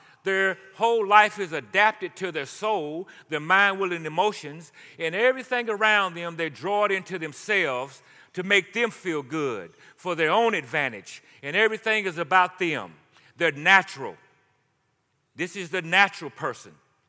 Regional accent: Shelbyville, Tennessee, United States; I'm from Shelbyville, Tennessee, 45 minutes from where Nathan Bedford Forrest started the Ku Klux Klan. I grew up to where I had to sit in the balcony seats, couldn't sit below.

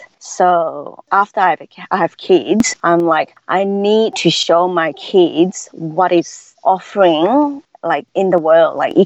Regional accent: Miri, Sarawak, Malaysia; so everyone knows everyone in that small town. Not a lot of people know about that town, because once I said that I'm from Miri, a lot of people would think that we actually live in a tree, because it's such a native culture place.

